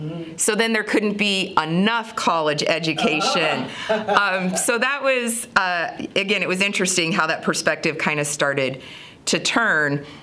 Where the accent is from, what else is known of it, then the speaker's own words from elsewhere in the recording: Las Vegas, Nevada, United States; I also had an offer for UNLV. I'm from Las Vegas.